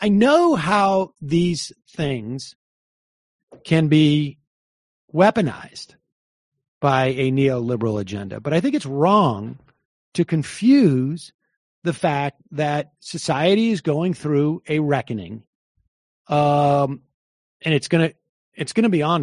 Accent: Florida, United States; I'm Venezuelan. I grew up in South Florida.

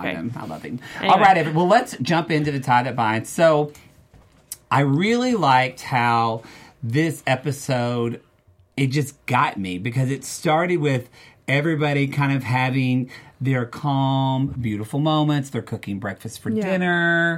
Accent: Oklahoma, United States; I'm from Oklahoma.

